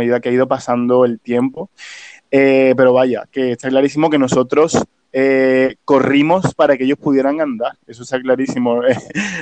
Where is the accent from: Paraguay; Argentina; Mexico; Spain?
Spain; pero como bien español que soy